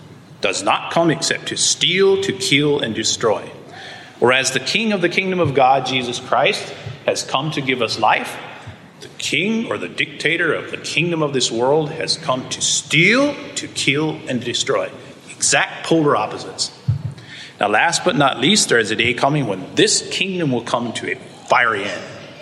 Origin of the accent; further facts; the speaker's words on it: Canada; born there; as most of you know, I was born in Canada, so I have a Canadian birth certificate